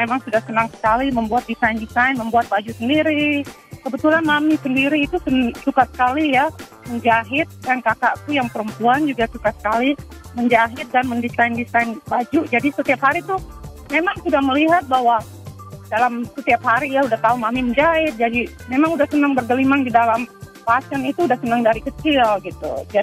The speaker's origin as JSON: {"language": "Indonesian", "country": "Indonesia", "lives_now": "New York City, United States", "said": "aku kan asal dari Indonesia"}